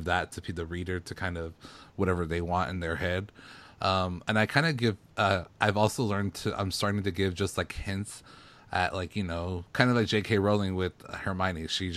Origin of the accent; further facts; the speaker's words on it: the South, United States; I'm from the South. So it's very, and my book is based in the South.